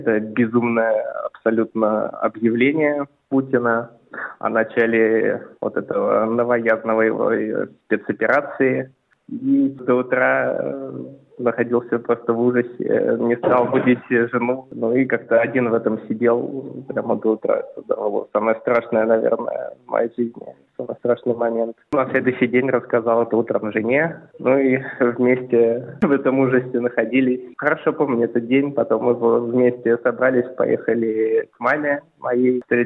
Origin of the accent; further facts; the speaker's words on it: Moscow, Russia; я из Москвы, я русский и я против этой войны. Хоть имя у меня и армянское, происхождение я довольно смешанного, у меня и русские корни, и армянские, татарские